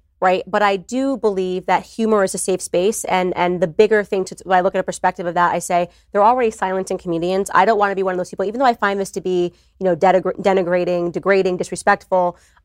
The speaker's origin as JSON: {"language": "English", "country": "United States", "said": "I certainly don't see myself as black first. I see myself as American first."}